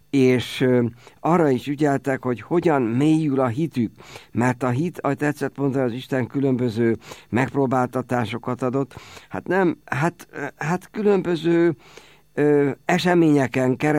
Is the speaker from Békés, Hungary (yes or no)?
no; Ócsa, Pest, Hungary; Nekem van a szülőfalumban egy templom, Ócsai vagyok, amelyik a 13. században épült.